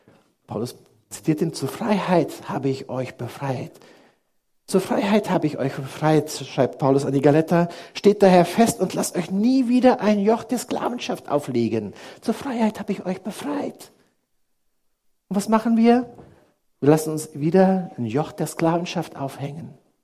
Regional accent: Niederhöchstadt, Hesse, Germany; Ich komme aus Niederhöchstadt, aus diesem Dorf hier.

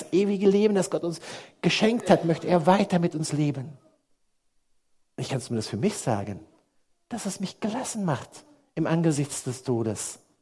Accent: Niederhöchstadt, Hesse, Germany; Ich komme aus Niederhöchstadt, aus diesem Dorf hier.

